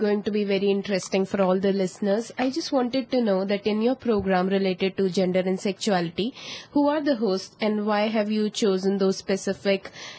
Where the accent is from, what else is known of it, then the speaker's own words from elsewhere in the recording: India; I'm from India.